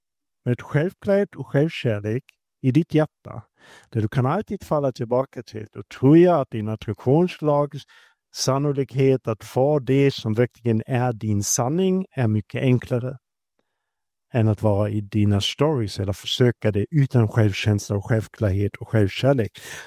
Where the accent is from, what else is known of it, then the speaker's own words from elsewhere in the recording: Germany; Swedish is a second language; now in Sweden; jag blev uppfostrad att skämmas att vara tysk, så det var ju pinsamt. Jag är född i Tyskland, ett land som har gjort krig